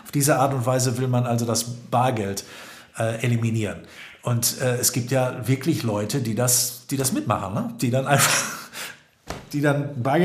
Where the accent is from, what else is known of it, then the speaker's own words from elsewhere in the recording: Essen, North Rhine-Westphalia, Germany; In meiner alten Heimatstadt Essen gibt es das auch.